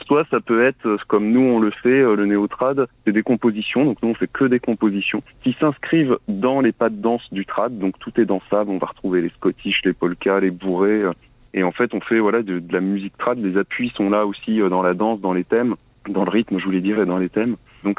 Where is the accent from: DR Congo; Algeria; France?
France; Centre-Val de Loire; On va dire que Chloé et moi, on vient du Berry.